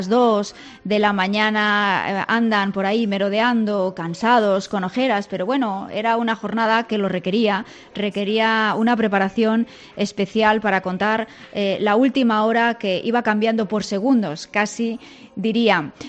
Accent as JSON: {"language": "Spanish", "town": "Madrid", "region": "Community of Madrid", "country": "Spain", "said": "somos muchos los madrileños, que cada vez somos más."}